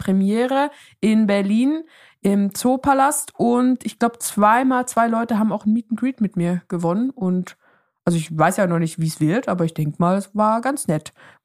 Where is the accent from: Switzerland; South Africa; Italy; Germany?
Switzerland